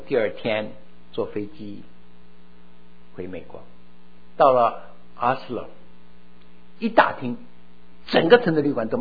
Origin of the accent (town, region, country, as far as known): China